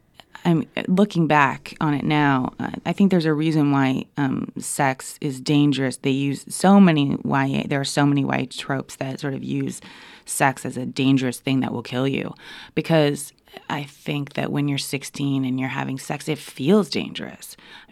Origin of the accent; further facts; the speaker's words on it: Canada; moved away; But I am an immigrant, actually, so I'm from Canada. That doesn't really, I know that people don't think it really counts, but I mean, I am Canadian, I am an immigrant.